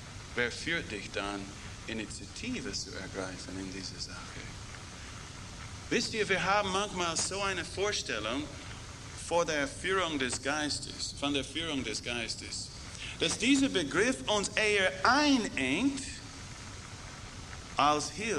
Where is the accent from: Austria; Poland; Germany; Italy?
Austria; Salzburg; Ein Bauer steht auf in der Versammlung, einmal bei uns in Salzburg.